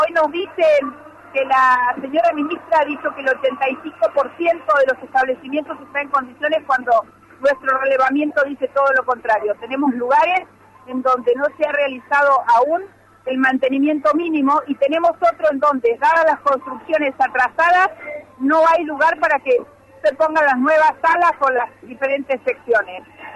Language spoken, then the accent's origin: Spanish; Río Negro, Argentina; Somos de Río Negro, hemos llegado hoy a las 6 de la mañana